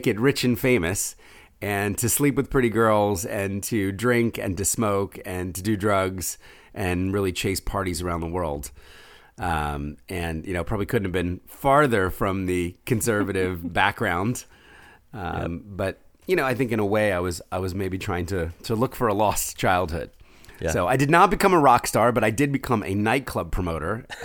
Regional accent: New Jersey, United States; also born or lived in Philadelphia; Well, I was born in Philadelphia in a very middle-class family. My dad was a business guy, something to do with electrical engineering. And my mom was a writer. And when I was four, we moved into this very ugly gray house in South Jersey

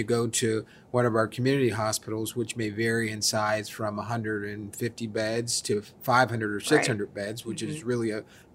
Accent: Ohio, United States; I grew up in Ohio

